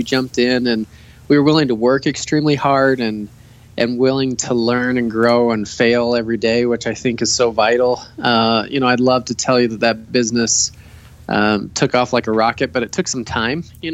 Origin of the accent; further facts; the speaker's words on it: Colorado, United States; I grew up in Colorado. Great parents, great family.